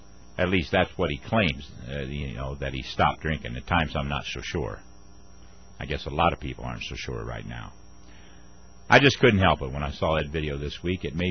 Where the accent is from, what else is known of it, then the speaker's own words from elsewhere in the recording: United States; I was embarrassed as an American to say, my God, there's the President of the United States